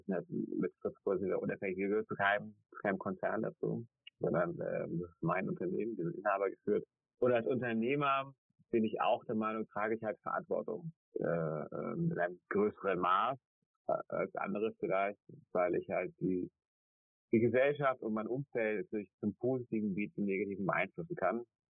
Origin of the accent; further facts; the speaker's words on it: Hamburg, Germany; aber wir kommen eben aus Hamburg, auch Hamburg Downtown.